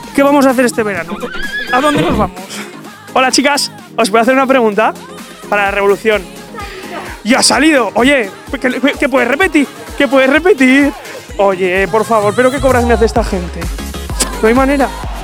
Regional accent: La Almunia de Doña Godina, Aragon, Spain; Yo también soy de pueblo de la Almunia y tampoco vamos a tener fiestas.

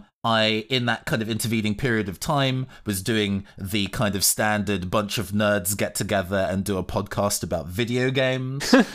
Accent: London, United Kingdom; now in Manchester, United Kingdom; I'm based in London, or I grew up in London. And 5 years ago, I moved up to Manchester to work in broadcasting.

